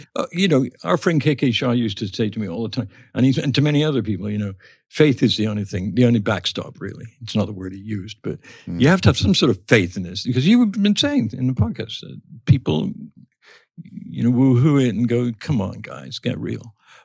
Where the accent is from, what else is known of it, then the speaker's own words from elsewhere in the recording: England, United Kingdom; when we're growing up in England, anyway, we were taught about the four stages of ages of man